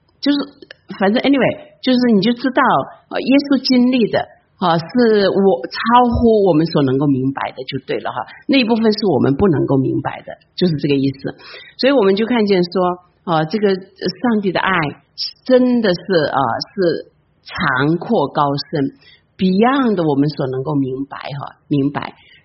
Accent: China; 那在这里我就想到我们中国人讲哈，他说这个人很爱一个人

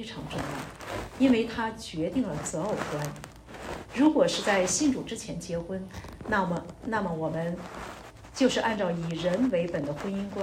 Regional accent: Beijing, China; 因为我的生长环境呢是在北京军区大院里长大的

